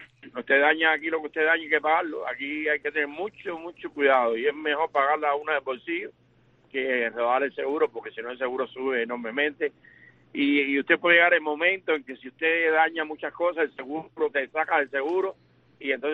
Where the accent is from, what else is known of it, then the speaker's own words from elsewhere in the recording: Cuba; now in United States; a mi pueblo de Cuba espero que un día sea libre